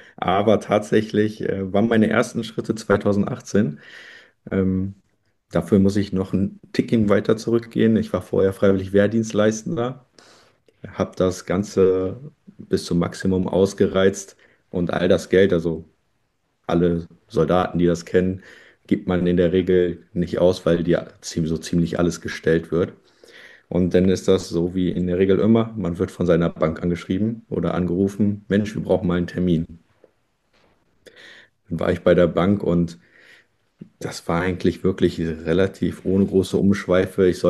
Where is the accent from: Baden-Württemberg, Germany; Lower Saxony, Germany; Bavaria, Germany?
Lower Saxony, Germany; Ich bin 29 Jahre alt und komme aus der Umgebung von Hannover. Tatsächlich aber mehr so die ländlichere Region.